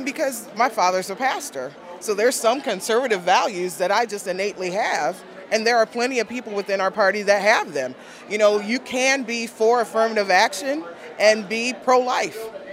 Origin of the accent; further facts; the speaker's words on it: Sandusky, Ohio, United States; I'm from Sandusky, Ohio.